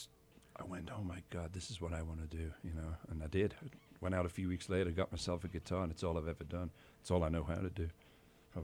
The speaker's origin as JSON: {"language": "English", "town": "Liverpool", "region": "North West England", "country": "United Kingdom", "tie": "born or raised there", "said": "I'm from Liverpool. I was born in Liverpool, raised in Liverpool"}